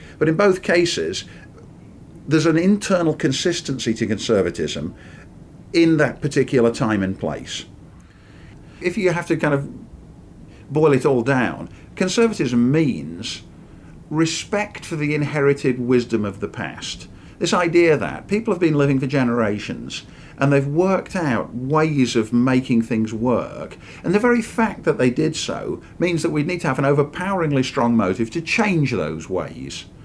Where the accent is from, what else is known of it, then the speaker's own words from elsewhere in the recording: England, United Kingdom; moved away as an adult; now in United States; I was born and raised in England